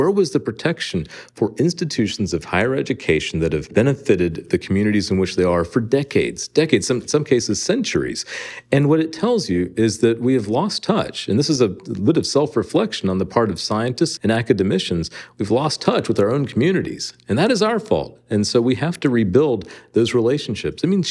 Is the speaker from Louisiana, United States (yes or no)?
no; North Carolina, United States; You know, growing up in North Carolina in the 1970s, I had visions of becoming a guy named Charles Kuralt.